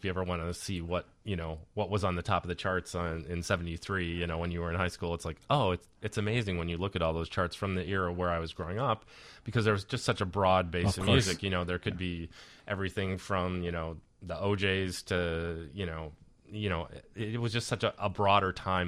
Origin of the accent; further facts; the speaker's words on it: LaGrange, Illinois, United States; I grew up in LaGrange. I went to LT. Go Lions.